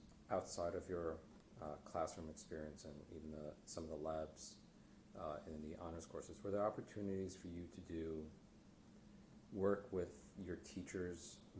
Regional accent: New York, United States; I'm a New Yorker, so I'm quite familiar with the Regents exams.

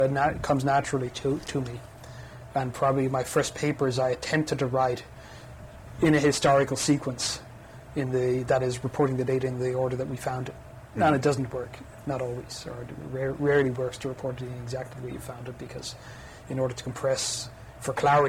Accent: Ireland; But I still like to think in historical terms. Maybe it comes from being Irish

